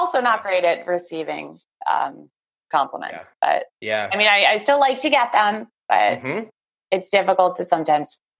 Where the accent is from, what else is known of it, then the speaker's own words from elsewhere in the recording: Manhattan, New York, United States; Born and raised right in the concrete jungle.